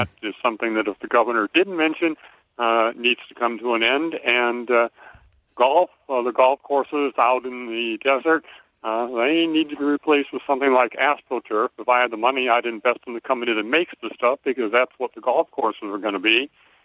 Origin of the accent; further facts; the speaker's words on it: Indiana, United States; now in Cedar Rapids, United States; I grew up in Indiana, and here in Cedar Rapids, I attend church